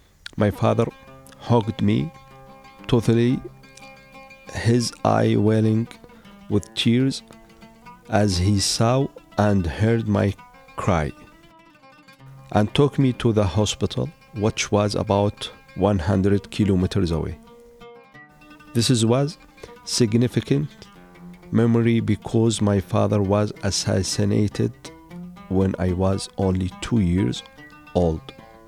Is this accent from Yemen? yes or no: yes; An Najd, Al Bayda Governorate, Yemen; أتذكر كالحلم أننا تجمعنا كعائلة في قريتنا الجميلة التي تقع في محافظة البيضاء في وسط اليمن واسمها النجد. وكان عمري 7 شهور تقريبا.